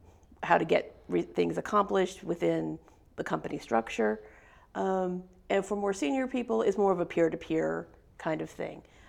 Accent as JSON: {"language": "English", "region": "California", "country": "United States", "tie": "born or raised there", "said": "Well, I'm a San Francisco Bay Area kid. My parents are born and raised in San Francisco. I'm basically fifth generation San Franciscan, which is pretty rare in the area."}